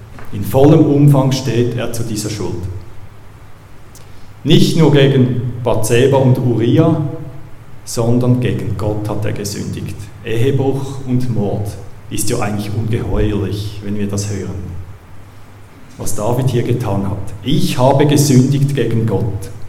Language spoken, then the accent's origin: German; Zurich, Switzerland; accent: Zurich German; German is a second language; Ich selber bin kein Berner, bei mir ist es dann Zürichdeutsch.